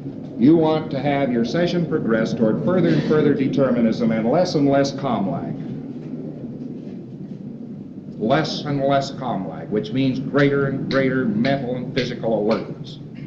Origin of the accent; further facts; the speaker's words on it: Saskatchewan, Canada; born there; but I was born in Saskatchewan, too.